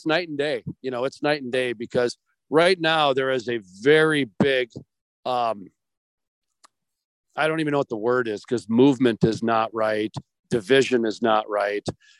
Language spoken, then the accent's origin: English; New Jersey, United States; Hey man, it's okay. I'm from New Jersey.